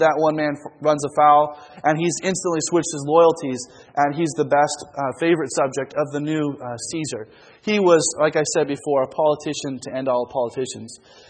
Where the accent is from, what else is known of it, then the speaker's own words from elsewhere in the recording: Moscow, Russia; English is a second language; Of course, I'm coming from Moscow, so perhaps my scale is a bit off.